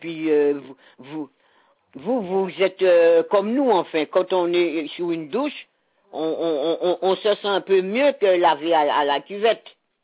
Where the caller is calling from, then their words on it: Petit Pérou, Guadeloupe; On est de Petit Pérou.